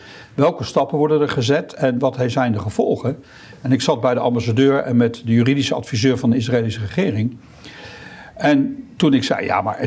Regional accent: The Hague, South Holland, Netherlands; born there; Kijk, ik ben geboren in Den Haag. Ik heb al meer gedaan in Den Haag.

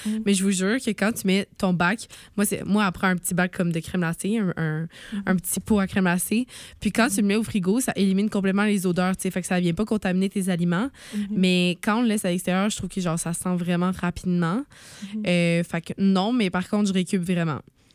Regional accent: Sherbrooke, Quebec, Canada; ben moi, je viens de Sherbrooke

